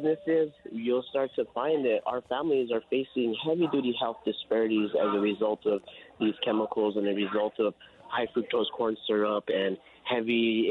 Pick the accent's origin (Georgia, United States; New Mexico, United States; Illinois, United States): New Mexico, United States; Peñasco; now in Albuquerque, United States; I'm originally from Peñasco, New Mexico, and I currently farm in the South Valley of Albuquerque